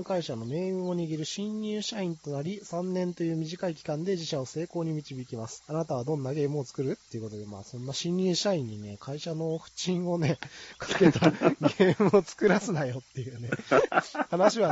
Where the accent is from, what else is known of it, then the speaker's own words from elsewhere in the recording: Nagano, Japan; まあ、僕ね、地元が長野ですから